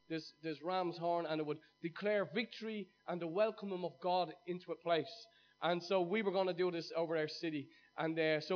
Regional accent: Ireland; We're a conundrum. We're a crossword. We're all them things, puzzle, as Irish people. And we're so brilliantly complex.

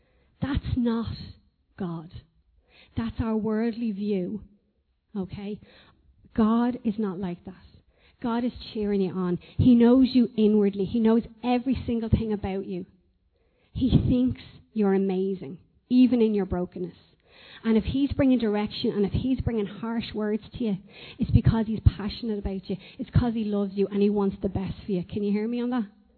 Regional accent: Ireland; I think it really typifies us as Irish people, that we don't like to be seen to stand up and blowing our own trumpet

